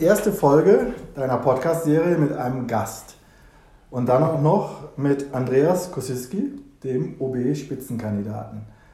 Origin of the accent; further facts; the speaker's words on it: Cologne, North Rhine-Westphalia, Germany; ich als Kölner in dieser selbstverliebten Stadt